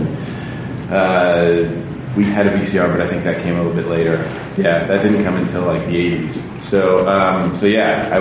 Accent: Massachusetts, United States; I grew up in Massachusetts.

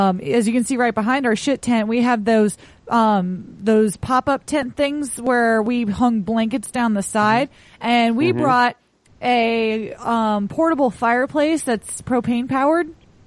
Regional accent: Pittsburgh, Pennsylvania, United States; I grew up in Pittsburgh.

